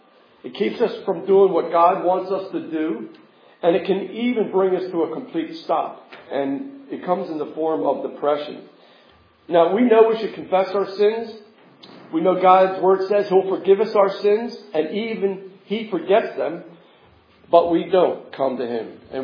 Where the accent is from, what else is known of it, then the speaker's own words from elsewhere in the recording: Mount Ephraim, New Jersey, United States; I grew up in Mount Ephraim